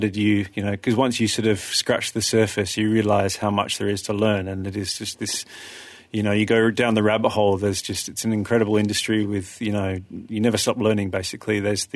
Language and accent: English; Perth, Western Australia, Australia; now in Singapore; I'm from Perth, Western Australia, and I moved to Singapore permanently in 2010 to open up my coffee business with my partners there.